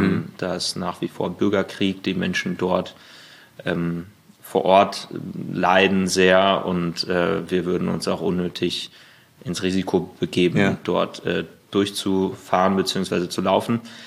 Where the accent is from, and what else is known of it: Berlin, Germany